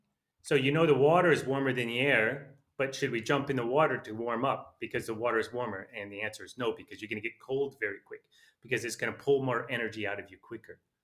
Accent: Australia; I'm from Australia.

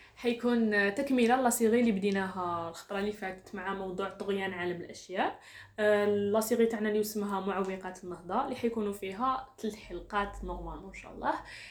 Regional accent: Algeria; زعما نقولوا احنا مجتمع مشترك، مجتمع جزائري. حنايا كجزائريين عندنا حاجة تربط بيناتنا

